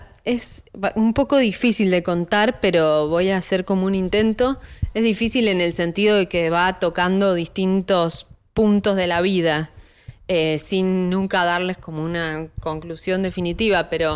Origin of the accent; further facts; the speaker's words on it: Buenos Aires, Argentina; Yo nací en Buenos Aires, soy súper porteña